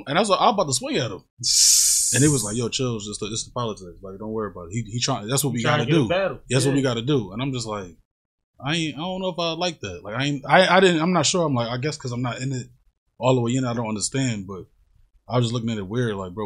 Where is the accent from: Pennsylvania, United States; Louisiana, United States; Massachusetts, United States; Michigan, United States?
Pennsylvania, United States; Philadelphia; the reason why I definitely wanted to get in it because I'm from Philly, and I feel like battle rappers is the best rappers.